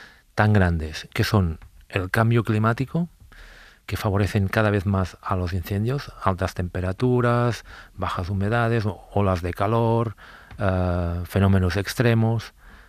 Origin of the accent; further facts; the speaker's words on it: Sant Sadurní d'Anoia, Catalonia, Spain; Yo, por ejemplo, en mi pueblo, es un pueblo que está rodeado de viñedos, San Sadurní d'Anoia